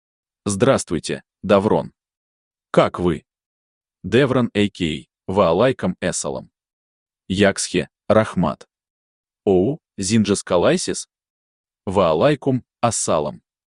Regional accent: Uzbekistan; now in Russia; Я узбек, живу в России, преподаю и пишу учебники.

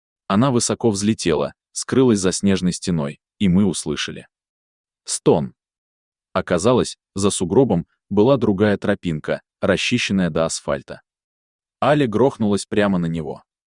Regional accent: Ufa, Bashkortostan, Russia; Я родился и вырос в Уфе, Башкирия, моя родина.

